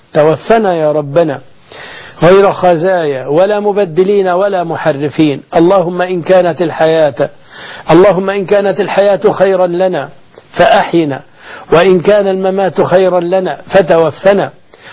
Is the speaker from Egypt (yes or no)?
yes; Egypt; اللهم احفظ بلدنا مصر، احفظ أمنها